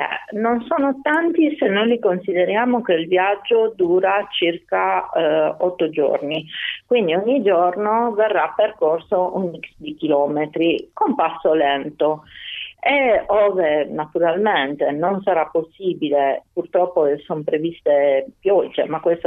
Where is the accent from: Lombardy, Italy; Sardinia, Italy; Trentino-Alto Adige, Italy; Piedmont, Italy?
Sardinia, Italy; Io sinceramente da sarda sono strafelice di poterci andare